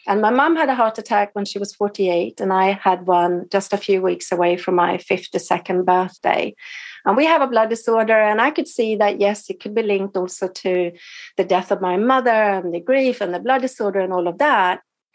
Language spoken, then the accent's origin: English; Stockholm, Stockholm County, Sweden; go back home to Stockholm. I was living in London at the time. And then, so the next day I was in my hometown